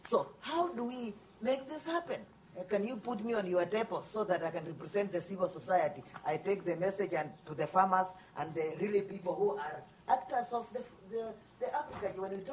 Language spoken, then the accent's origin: English; Kenya; especially I come from Kenya, when we talk about farmers, you're talking something you don't know